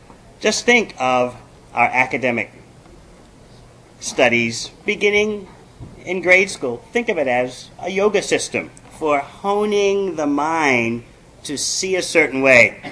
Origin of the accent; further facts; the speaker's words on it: New York City, New York, United States; now in Australia; I'm a New Yorker by birth, but I've been overseas on every continent of the world for the past 35 years. So, although I am from New York City, I've been gone for so long. Currently, I'm based in Australia, New Zealand.